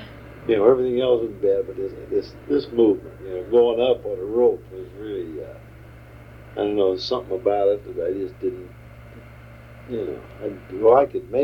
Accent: Ontario, Oregon, United States; Okay, well, I was raised in Eastern Oregon, Ontario, Oregon.

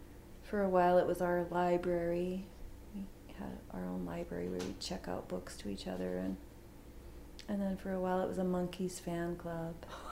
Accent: Helena, Montana, United States; we were a pretty lively bunch growing up in Helena.

